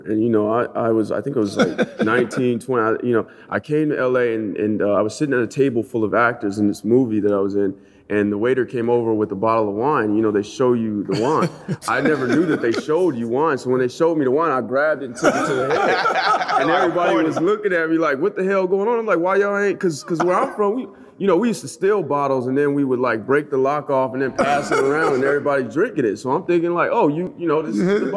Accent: San Bernardino, California, United States; And I'm from San Bernardino, which is right, you know, a little hour 30 north of here, L.A.

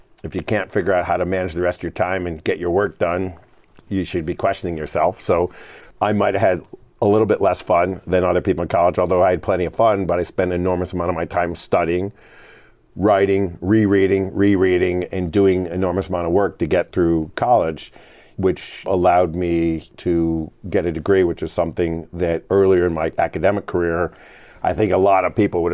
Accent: Cleveland, Ohio, United States; I grew up in Cleveland, Ohio. Typical Midwestern upbringing.

